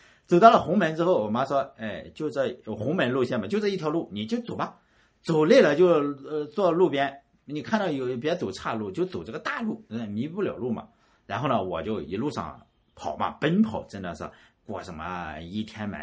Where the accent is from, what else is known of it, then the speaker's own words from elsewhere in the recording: Shandong, China; 因为我山东人，这个会磕头是吧？